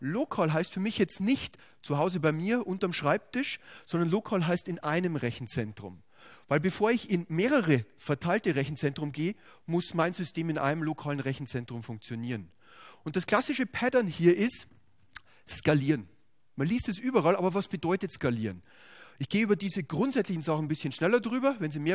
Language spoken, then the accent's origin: German; Bavaria, Germany; Und gerade bei uns hier in der Region Nürnberg, ich komme selbst aus der Region